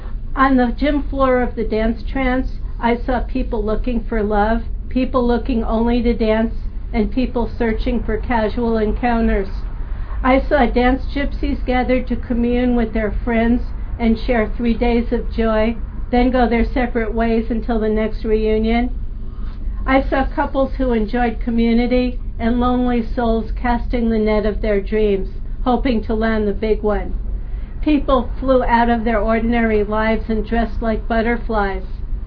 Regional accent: East Coast, United States; also born or lived in San Francisco / Iowa; I grew up on the East Coast, very close to New York. I came of age in San Francisco.

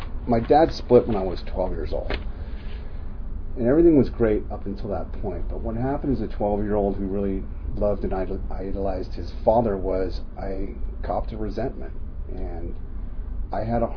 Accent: Daly City, California, United States; born there; I was born in 64 in Daly City.

